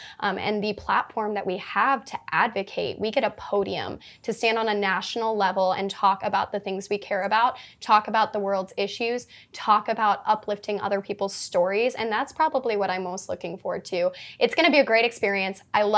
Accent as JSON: {"language": "English", "region": "Arizona", "country": "United States", "tie": "born or raised there", "said": "that's something I would love to be able to do for the state of Arizona, you know, just represent my home state. I love it here so much."}